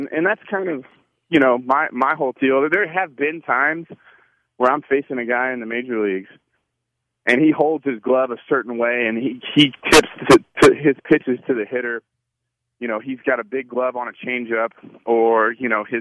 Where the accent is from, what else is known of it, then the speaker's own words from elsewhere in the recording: Houston, Texas, United States; You know, it's funny, you know, growing up in Houston as an Astros fan